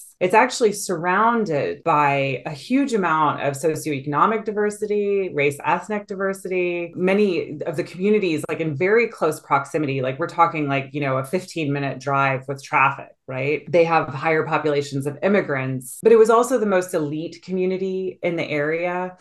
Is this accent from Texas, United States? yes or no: yes; Houston, Texas, United States; I grew up in a huge city. I'm from Houston, Texas.